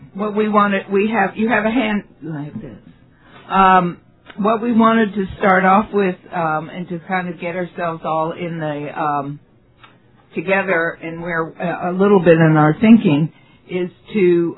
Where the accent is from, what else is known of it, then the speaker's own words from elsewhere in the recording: New York City, New York, United States; now in Los Angeles, United States; I am from New York City. However, I live here in Los Angeles now.